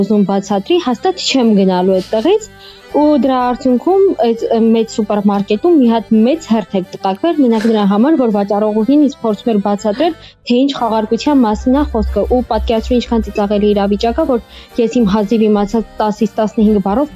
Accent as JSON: {"language": "Armenian", "town": "Shaghat", "region": "Syunik", "country": "Armenia", "tie": "born there", "said": "Ես ծնվել եմ Սիսիանի գյուղ Շաղատում"}